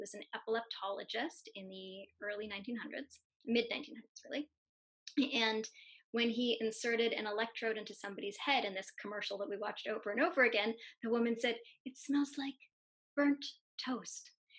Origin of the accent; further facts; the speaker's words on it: Canada; So both Michael and I grew up in Canada